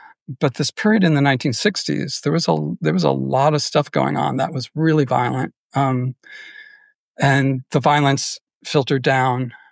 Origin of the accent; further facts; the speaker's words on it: Brooklyn, New York, United States; I was born on a dirt road in, far out in South Brooklyn.